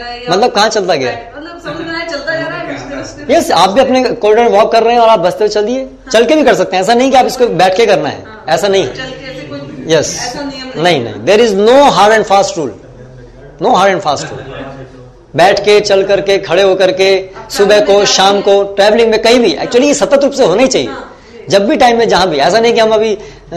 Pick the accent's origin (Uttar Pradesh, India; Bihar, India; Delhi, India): Delhi, India; 10th हाँ जी मैं दिल्ली जा रहा हूँ, वहाँ भी ऐसे ही भगवद गीता सेमिनार है, मेरे होम टाउन में ही है